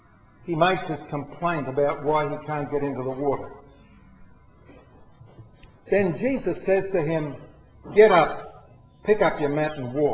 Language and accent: English; Stanthorpe, Queensland, Australia; I was born in Mergan 4 years later. When I was eight, we were living in Stanthorpe, that place that gets mentioned when they're talking about the weather.